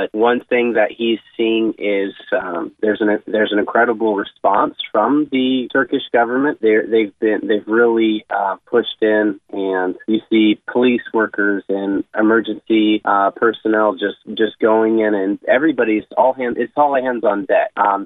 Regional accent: United States; But it's one thing you hear as an American, you hear the term earthquake.

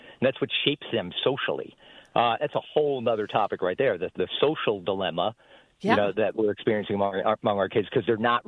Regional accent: New Jersey, United States; I mean, I grew up in New Jersey, too, drinking out of a hose and eating plenty of McDonald's when I was a kid.

